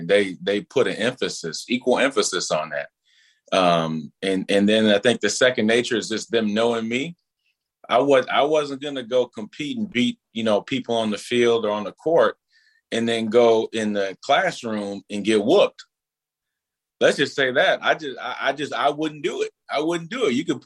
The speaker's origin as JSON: {"language": "English", "town": "Minneapolis", "region": "Minnesota", "country": "United States", "tie": "born or raised there", "said": "I grew up over in North Minneapolis in the beginning. And North Minneapolis at the time was very, very different than it is today."}